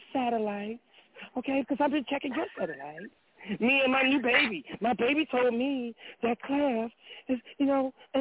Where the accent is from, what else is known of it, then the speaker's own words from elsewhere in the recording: Houston, Texas, United States; Because I'm a linguistic master. I'm from Houston, Texas.